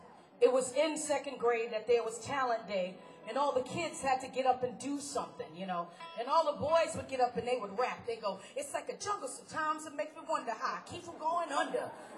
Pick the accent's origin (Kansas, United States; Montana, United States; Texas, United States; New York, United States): New York, United States; New York City; I grew up in Harlem, right smack dab in the middle of the hip-hop era.